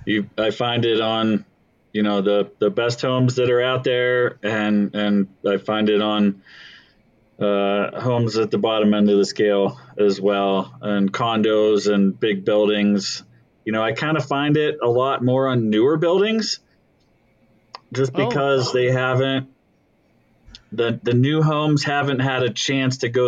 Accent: Pennsylvania, United States; I grew up in Pennsylvania, right? That's what we had. That's what a lot of people had in houses around there.

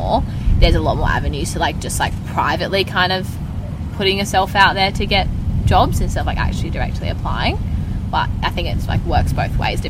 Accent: Western Australia, Australia; now in Katherine, Australia; So I'm from between Bridgetown and Borat Brook in WA, where it's really, really cold. I moved up here at the end of 2019, and I haven't been home since.

